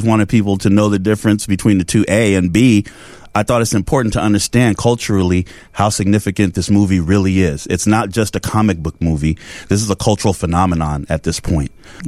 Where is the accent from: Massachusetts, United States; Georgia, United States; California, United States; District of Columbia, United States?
California, United States; Oakland; born there; I was born in Oakland in 1963.